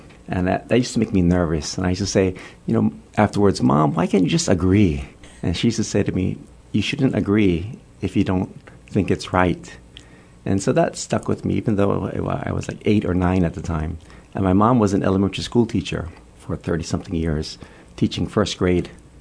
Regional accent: Honolulu, Hawaii, United States; I was born and raised in Hawaii.

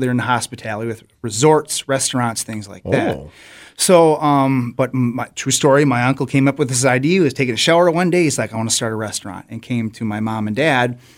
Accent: Crivitz, Wisconsin, United States; also born or lived in Green Bay; Then she did some administrative work, and at some point, about fifth grade, my parents had this idea of moving up to the Crivets area.

